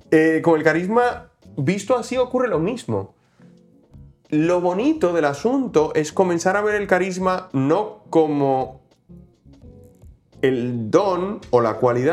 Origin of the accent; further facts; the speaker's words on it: Dominican Republic; now in Spain; yo me fui de Dominicana porque quería algo diferente.